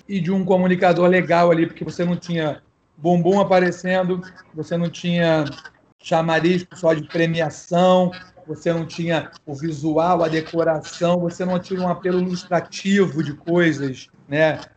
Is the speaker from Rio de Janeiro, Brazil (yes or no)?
yes; Niterói, Rio de Janeiro, Brazil; now in Rio de Janeiro, Brazil; E eu sou de Niterói, né? E quando eu vim morar no Rio, há uns 10 anos, falei, cara, 11 agora